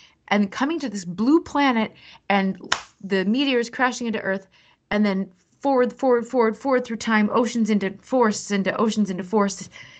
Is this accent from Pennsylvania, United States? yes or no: no; Minnesota, United States; born there; I was born in Minnesota in the winter.